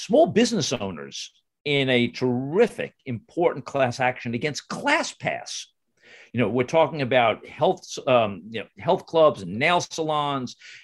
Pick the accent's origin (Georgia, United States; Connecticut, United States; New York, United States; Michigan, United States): New York, United States; I grew up in the Wonder Years TV show. Oh. I mean, it was so, you know, it was suburbia, you know, on Long Island. It was lower middle class.